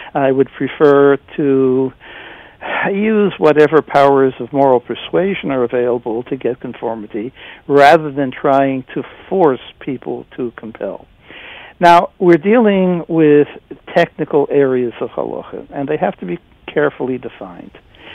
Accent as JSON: {"language": "English", "country": "United States", "said": "I'm an American."}